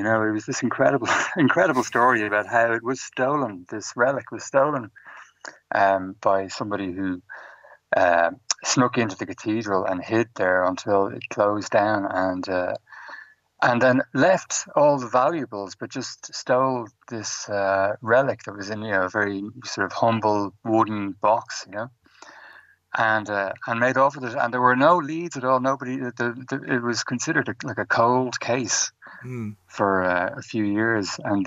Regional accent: Ireland; for most of that time I was obviously living and growing up in Ireland

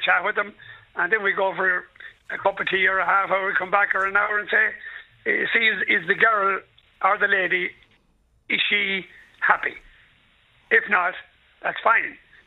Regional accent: Galway, County Galway, Ireland; now in Trim, Ireland; I'm originally from Galway.

